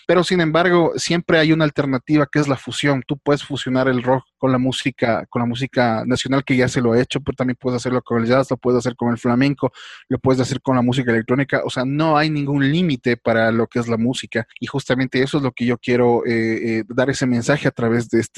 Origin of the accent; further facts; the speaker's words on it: Ecuador; siempre nosotros como ecuatorianos siempre tiramos un poco más hacia lo internacional